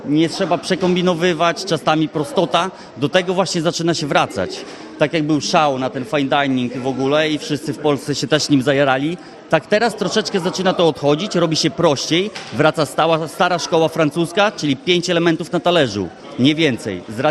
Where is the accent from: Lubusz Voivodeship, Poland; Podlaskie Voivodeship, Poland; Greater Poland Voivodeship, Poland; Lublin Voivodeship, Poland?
Lublin Voivodeship, Poland; Łuków; also born or lived in England; Jestem rodowitym łukowianinem i sprawia mi to przyjemność, że mogę tutaj z wami uczestniczyć w tym wszystkim. Ogólnie nasze doświadczenie zdobyliśmy w większości za granicą. To była Anglia. Po 5 latach pobytku tam wylądowaliśmy na Podlasiu.